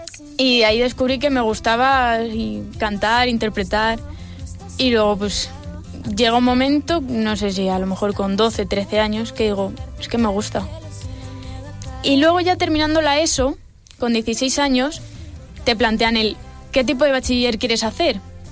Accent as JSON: {"language": "Spanish", "town": "Alicante", "region": "Valencian Community", "country": "Spain"}